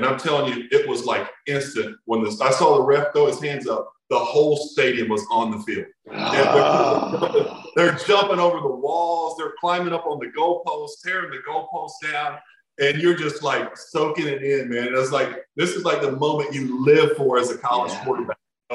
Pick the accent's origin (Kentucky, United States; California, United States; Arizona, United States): Kentucky, United States; especially at my home state school, because I wanted to make an impact. I wanted to influence some kids in this state like you influenced me, Rex.